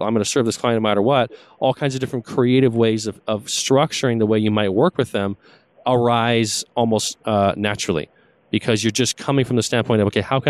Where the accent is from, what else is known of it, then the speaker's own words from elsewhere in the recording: Vancouver, British Columbia, Canada; I'm originally from Vancouver, British Columbia, and I want to bring this service to my fellow Canadians.